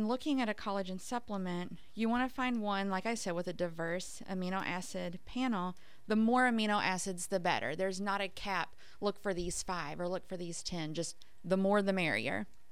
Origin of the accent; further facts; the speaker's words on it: Kentucky, United States; I'm from Kentucky. I say bovine.